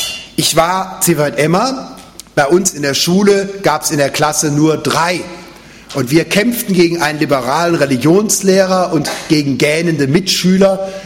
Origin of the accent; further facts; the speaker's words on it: Cologne, North Rhine-Westphalia, Germany; born there; in meinem Geburtsort in Köln, da war ich ein Wüstgläubiger, weil die alle katholisch waren. Und ich als Evangelischer, mit Zivert Emma oder ohne, war in der Minderheit.